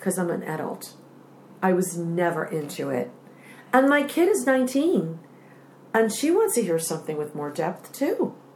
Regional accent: Long Island, New York, United States; And I didn't live in Hollywood. I grew up on Long Island.

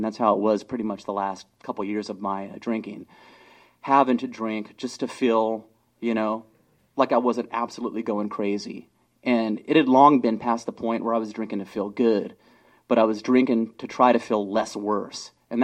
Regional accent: San Diego, California, United States; I grew up in San Diego, you know, oldest of 3 children.

